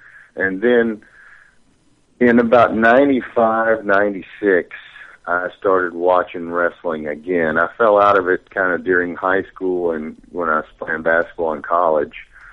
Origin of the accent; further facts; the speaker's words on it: Ohio Valley, United States; I'm from the Ohio Valley, so I grew up watching the USWA and the NWA.